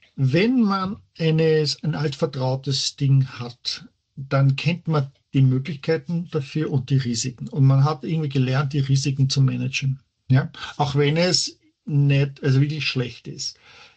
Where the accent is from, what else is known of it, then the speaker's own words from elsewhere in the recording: Austria; now in United States; Ich selber bin ja als Österreicher lebe hier.